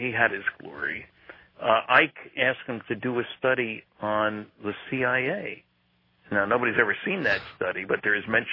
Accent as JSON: {"language": "English", "region": "New Jersey", "country": "United States", "tie": "born or raised there", "said": "I grew up in New Jersey where, you know, the three New York teams in baseball, and I was a Dodger fan as it happened."}